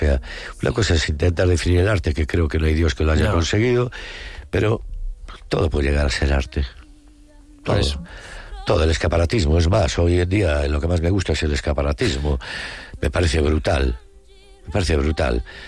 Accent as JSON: {"language": "Spanish", "town": "A Coruña", "region": "Galicia", "country": "Spain", "said": "Yo, porque soy del deporte, porque soy de Coruña."}